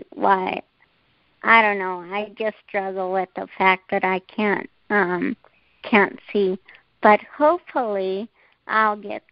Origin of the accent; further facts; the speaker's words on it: Thornton, Colorado, United States; I'm from Thornton, Colorado.